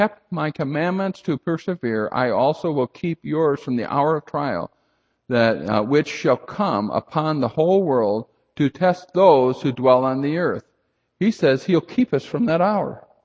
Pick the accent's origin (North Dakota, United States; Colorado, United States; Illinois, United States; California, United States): North Dakota, United States; Probably because I grew up in North Dakota and not on the ocean.